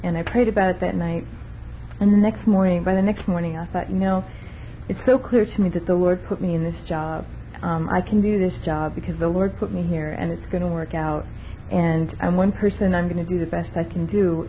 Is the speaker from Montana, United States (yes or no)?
no; Menlo Park, California, United States; I'm from from Menlo Park, California